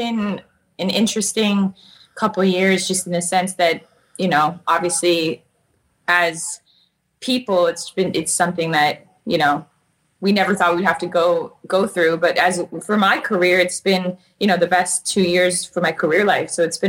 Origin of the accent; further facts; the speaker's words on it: Calgary, Alberta, Canada; now in Vancouver, Canada; So I was from Calgary, Canada, which doesn't have a lot going on.